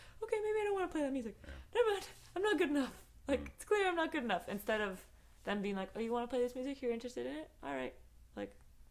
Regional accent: California, United States; also born or lived in Colorado; That was Northern California.

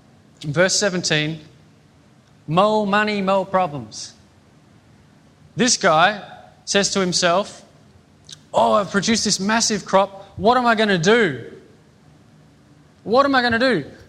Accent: Australia; born there; Because I was born in Australia in the right century.

